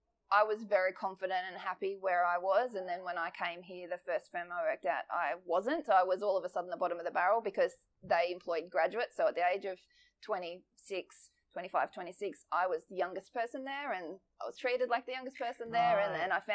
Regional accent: Newcastle, New South Wales, Australia; I grew up in near Newcastle, near Williamtown Air Base.

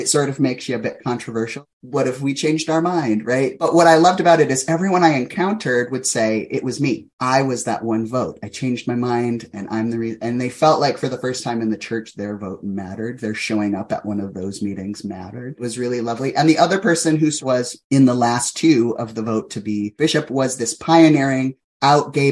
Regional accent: South Dakota, United States; I grew up in South Dakota, which for folk who don't even know where South Dakota is on the map, if you fold the United States in half and fold it in half the other way, you'll get to South Dakota.

